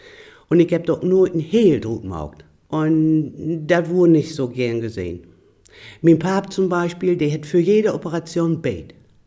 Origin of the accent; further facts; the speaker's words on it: Germany; Ich bin aufgewachsen in Harz